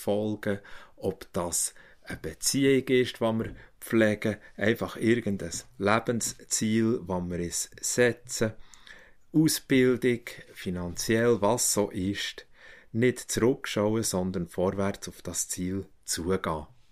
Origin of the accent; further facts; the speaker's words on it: Bern, Switzerland; Ich bin am Brienzersee aufgewachsen